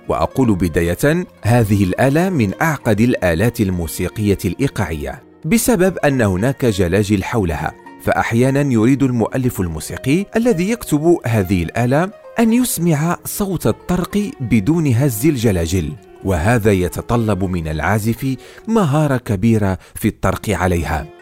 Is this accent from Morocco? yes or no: yes; Morocco; بينما عندنا في المغرب وفي سوريا مثلا والشام هي اسمها الدف